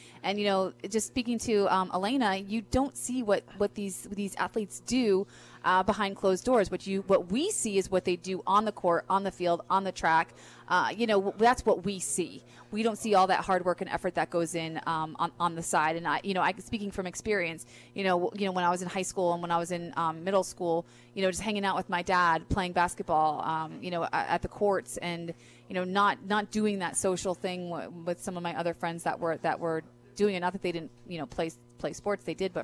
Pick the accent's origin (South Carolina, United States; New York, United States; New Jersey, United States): New Jersey, United States; I remember growing up in New Jersey, it wasn't like that.